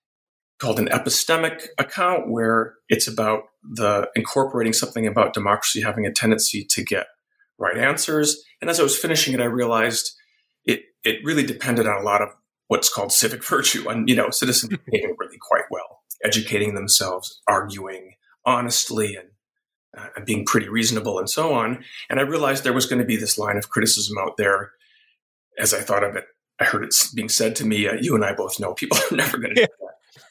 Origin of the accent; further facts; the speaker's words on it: Wisconsin, United States; A little bit about myself. I grew up in Wisconsin.